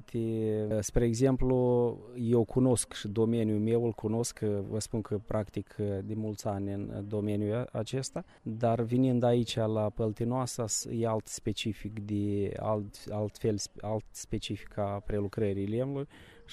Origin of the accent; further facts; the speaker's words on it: Moldova; sunt din Republica Moldova